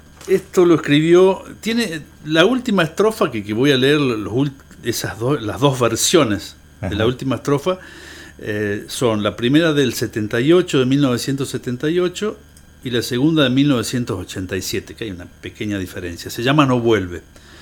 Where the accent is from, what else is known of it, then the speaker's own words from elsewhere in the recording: Romang, Santa Fe, Argentina; born there; Romange, que es mi pueblo natal, norte de Santa Fe, cerca de Reconquista